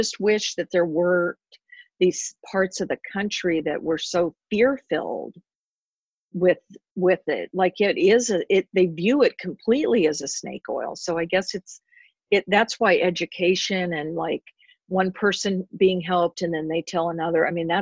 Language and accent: English; Idaho, United States; Like I'm originally from Idaho and they are conservative. I mean, that is a very conservative state.